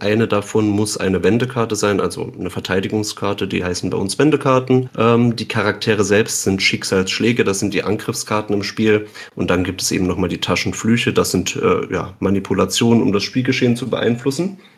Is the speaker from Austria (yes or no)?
no; Southwest Germany, Germany; ich komme aus Südwestdeutschland, ja.